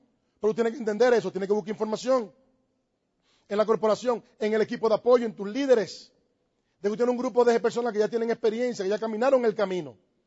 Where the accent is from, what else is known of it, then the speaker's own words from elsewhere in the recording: Dominican Republic; Yo soy cristiano, punto. Yo no tengo que pensar todos los días si yo soy casado. Yo no tengo que estar pensando todos los días, pues yo soy casado, punto. Yo no tengo que estar pensando si yo soy dominicano. Yo soy dominicano.